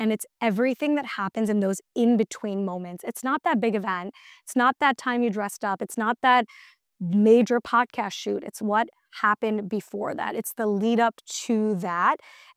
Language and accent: English; Mumbai, Maharashtra, India; thinking about growing up in Bombay or whatever it is.